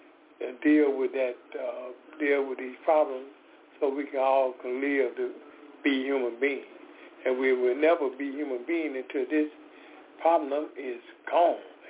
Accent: Decatur, Georgia, United States; I am from Decatur, Georgia.

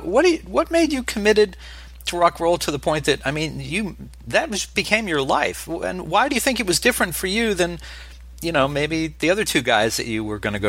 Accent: New Jersey, United States; I've known a lot of guys over the years, especially growing up in New Jersey.

